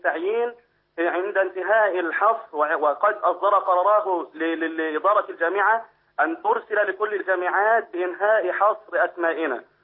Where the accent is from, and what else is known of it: Egypt